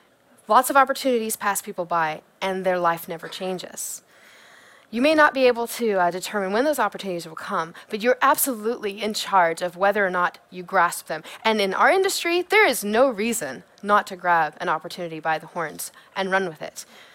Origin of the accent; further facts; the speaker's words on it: Kansas City, Missouri, United States; No, I'm from Kansas City, Missouri. So right in the middle where it's flat and we have great barbecue.